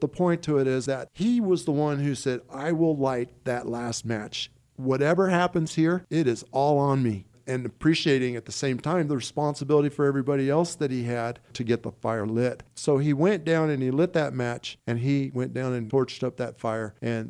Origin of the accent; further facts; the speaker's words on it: Cincinnati, Ohio, United States; We're from Cincinnati.